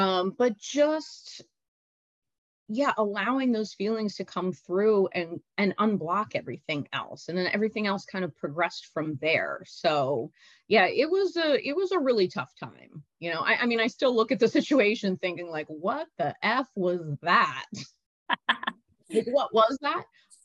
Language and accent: English; Philadelphia, Pennsylvania, United States; Look, I'm from Philly. I love my buffalo wings and things like that.